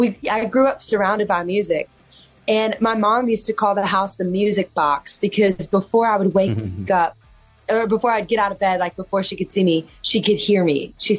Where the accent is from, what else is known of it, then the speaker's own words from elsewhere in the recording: Louisiana, United States; So whenever I was a little girl, I grew up in Louisiana. And if you know anything about Louisiana, our culture is super vibrant.